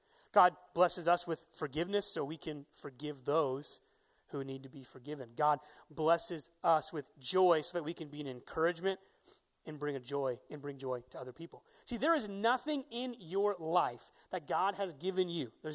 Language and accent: English; Dallas, Texas, United States; also born or lived in Colorado / Oregon; I've never lived in Alabama. I grew up in Dallas, Texas, and then I moved to Colorado, then I moved to Oregon, and now I'm here.